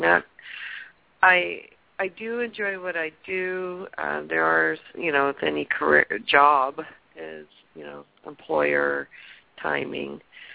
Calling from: California, United States; from California.

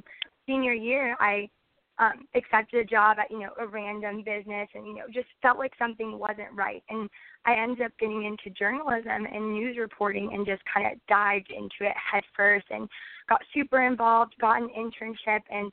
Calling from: North Carolina, United States; Hi, Alejandra and Saba. … from North Carolina.

